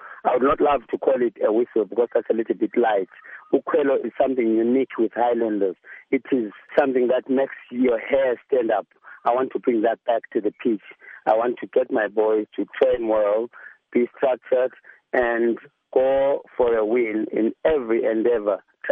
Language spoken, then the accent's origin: English; Bulawayo, Zimbabwe; I am so excited about getting an opportunity to coach my hometown team.